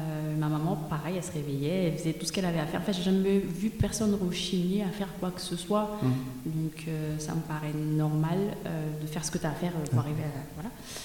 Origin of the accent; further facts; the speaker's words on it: Mali; Ouais, donc moi, je suis née grandie au Mali.